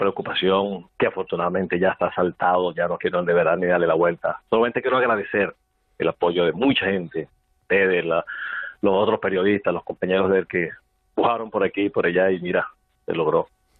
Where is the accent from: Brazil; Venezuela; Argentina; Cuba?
Venezuela; moved away as an adult; now in Sant Boi de Llobregat, Spain; soy venezolano, casado con una española que llegó un día a Venezuela, de Luis Carlos, fruto de ese matrimonio. Y hace 6 años, debido a la crisis, al miedo, huimos de Venezuela y tenemos 6 años por aquí en San Boy.